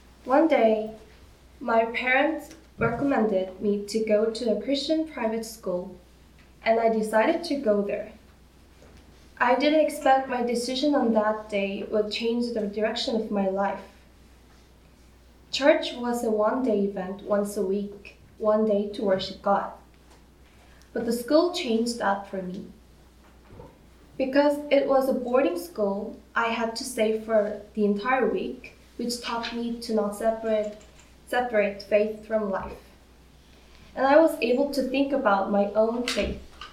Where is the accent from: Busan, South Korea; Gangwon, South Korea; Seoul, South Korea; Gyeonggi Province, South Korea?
Gangwon, South Korea; Chuncheon; I was born and raised in Chuncheon, Korea. And I grew up in a very Christian family because both my parents' families were Christian.